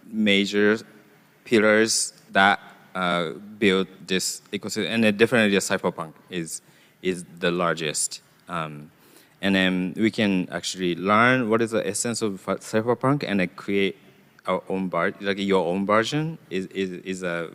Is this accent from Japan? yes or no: yes; Japan; I grew up in Japan.